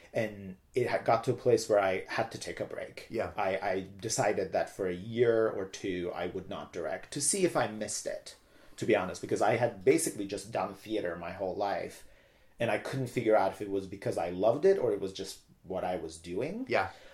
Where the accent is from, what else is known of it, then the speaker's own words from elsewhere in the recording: Izmit, Kocaeli, Turkey; I was born and raised in Turkey, in this town called İzmit, which is about an hour east of Istanbul. And I say it's sort of like the Trenton of Turkey. It's gray, industrial. It's a real city, but it's right next to Istanbul